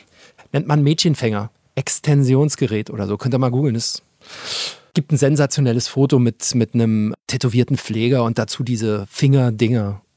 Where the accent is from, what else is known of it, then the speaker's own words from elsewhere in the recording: East Germany, Germany; ich einfach die bessere Aussprache habe als Ostdeutscher.